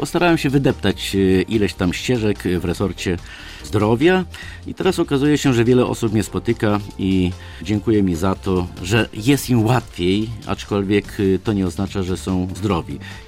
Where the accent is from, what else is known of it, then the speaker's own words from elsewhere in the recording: Warmian-Masurian Voivodeship, Poland; pochodzę z Warmii Mazur, pochodzę z powiatu przygranicznego, powiatu bartoszyckiego.